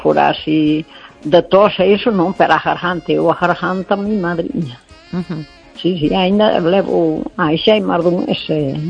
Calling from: Arzúa, Galicia, Spain; de Arzúa.

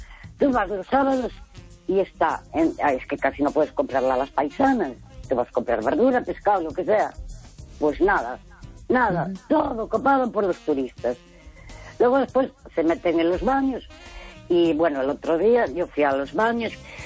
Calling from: Santiago de Compostela, Galicia, Spain; de Santiago.

